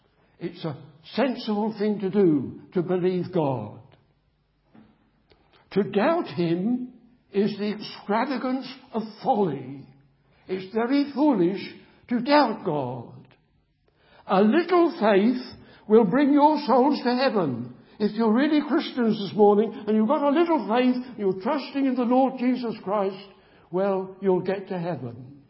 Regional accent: Bedford, East of England, United Kingdom; born there; I'm very proud of Bedford. I was born in Bedford. It's a good town. It's a great town.

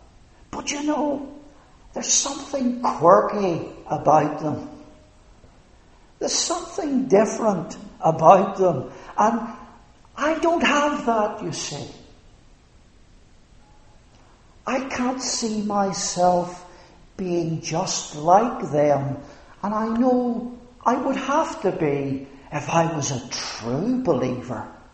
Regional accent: Northern Ireland, United Kingdom; accent: Ulster; Now you can tell from my accent, if you don't know me, where I come from, I suspect. And of course, one of the words that would mark the province of Ulster is division.

